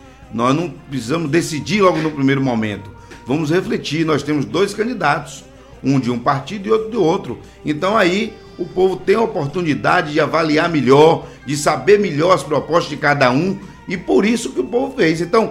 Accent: Bahia, Brazil; eu moro em Léo, sou baiano

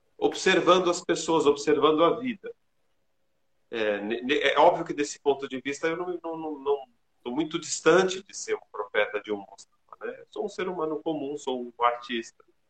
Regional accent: Lebanon; Portuguese is a second language; Ele me remete à minha infância no Líbano, claro.

